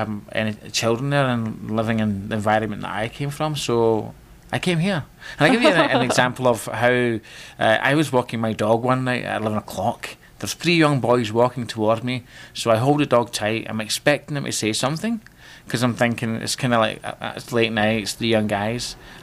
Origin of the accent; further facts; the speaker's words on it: Glasgow, Scotland, United Kingdom; now in Canada; I'm from Glasgow. Hello there.